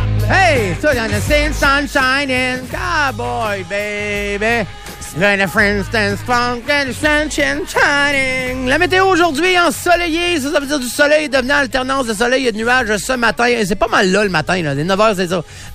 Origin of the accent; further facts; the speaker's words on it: Chandler, Quebec, Canada; qui s'en vont vers Chandler, ma ville natale.